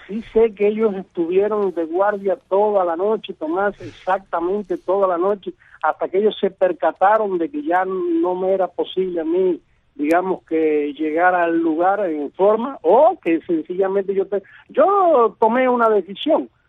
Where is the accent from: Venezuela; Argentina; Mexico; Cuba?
Cuba; Yo soy un ciudadano cubano